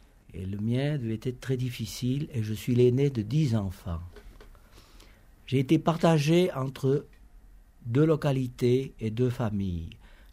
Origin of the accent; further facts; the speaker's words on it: Lausanne, Vaud, Switzerland; born there; Je suis né à Lausanne